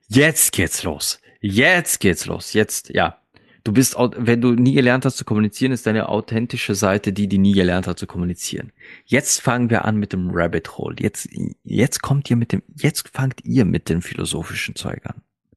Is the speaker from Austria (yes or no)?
no; Bosnia & Herzegovina; Ich bin mit Hochdeutsch aufgewachsen, da meine beiden Eltern, ja, also ich stamme ja aus Bosnien-Herzegowina, und meine beiden Eltern hatten schon immer Schwierigkeiten mit dem österreichischen Dialekt.